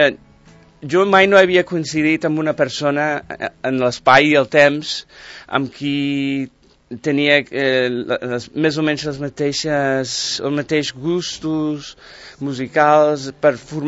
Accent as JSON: {"language": "Catalan", "town": "San Francisco", "region": "California", "country": "United States", "second_language": "Catalan", "moved": "yes", "lives_now": "Spain", "said": "Sí, sóc americà, sóc de San Francisco, de fet, fa 20 anys que visc aquí a Catalunya."}